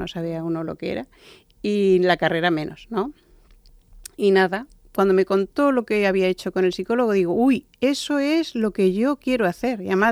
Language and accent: Spanish; Albacete, Castilla-La Mancha, Spain; now in Murcia, Spain; como Murcia y Albacete pertenecíamos a la misma región, yo soy de Albacete, me tocaba venirme a Murcia.